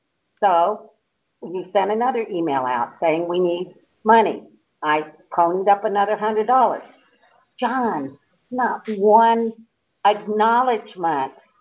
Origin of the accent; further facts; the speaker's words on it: Texas, United States; Now, another thing, I'm from Texas.